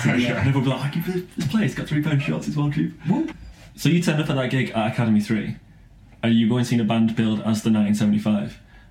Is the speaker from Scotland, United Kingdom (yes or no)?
no; Manchester, North West England, United Kingdom; Oh, we should say we're all from Manchester.